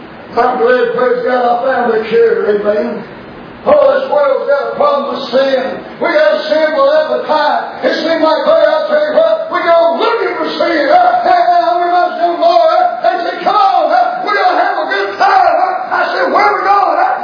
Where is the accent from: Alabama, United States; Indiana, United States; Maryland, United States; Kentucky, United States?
Kentucky, United States; I said, ma'am, I'm from Kentucky. I'm up here looking for some plant.